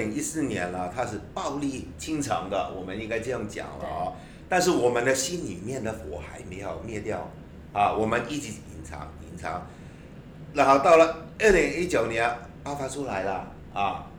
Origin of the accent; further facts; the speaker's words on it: Hong Kong; 这个我们香港人，虽然有一些人说，哎，香港要独立其实很困难的事情。